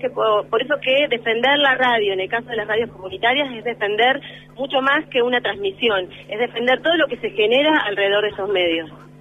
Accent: Viedma, Río Negro, Argentina; Sí, yo soy de Viedma, de Río Negro.

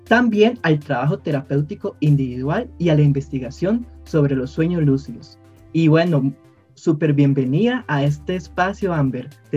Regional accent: Palmares, Alajuela, Costa Rica; aunque los dos somos de Palmares

